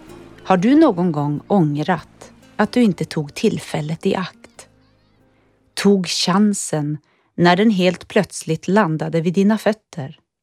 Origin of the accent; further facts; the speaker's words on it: Hackas, Norrbotten County, Sweden; är 48 år, född och uppvuxen i Hackas, 5 mil söder om Gällivare i Norrbotten. 1988 gick jag ut grundskolan och flyttade till Boden för att börja studera på Björknässkolans musiklinje.